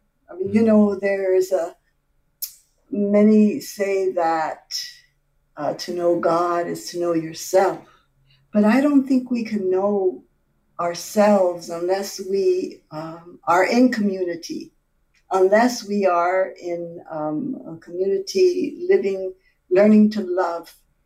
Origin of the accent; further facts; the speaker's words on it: Puerto Rico; I'm from Puerto Rico originally